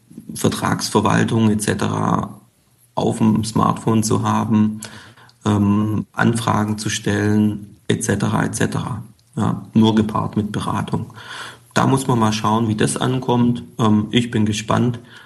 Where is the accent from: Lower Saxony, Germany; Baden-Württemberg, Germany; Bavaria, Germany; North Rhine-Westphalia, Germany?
Baden-Württemberg, Germany; accent: Swabian; Eigentlich bin ich gebürtiger Schwabe, kommt immer mal wieder durch, stimmlich.